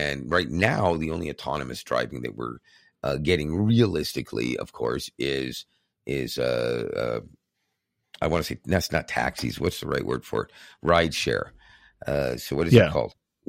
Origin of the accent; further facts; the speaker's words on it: Canada; as a Canadian